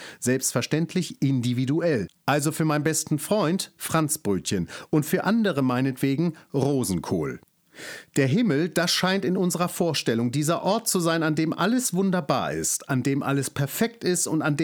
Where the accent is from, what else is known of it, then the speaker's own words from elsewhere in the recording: Hamburg, Germany; in der Hansestadt, die übrigens meine Heimatstadt ist